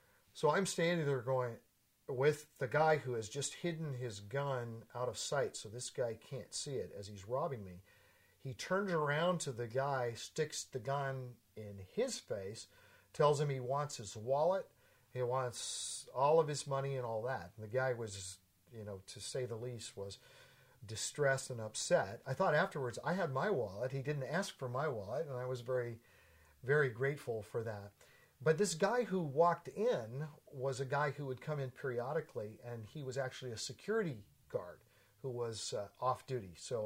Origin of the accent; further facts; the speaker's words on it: Portland, Oregon, United States; I was born in 1954 in Portland, Oregon. Grew up in the Portland area.